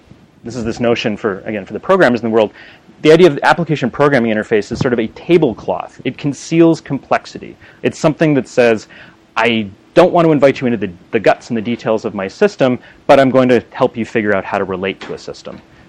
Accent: Canada; I'm Canadian, by the way, I should admit that in the moment.

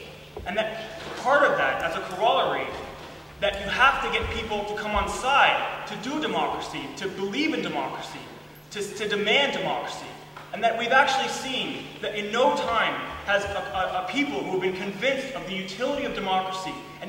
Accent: Boston, Massachusetts, United States; I grew up in Boston, and there's something you learn in Boston, and that's you can't trust Harvard types at all.

